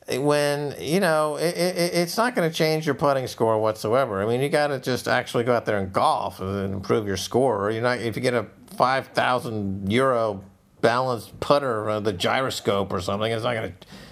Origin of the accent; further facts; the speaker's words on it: Larchmont, New York, United States; born there; We moved to Larchmont before I was born from New York City.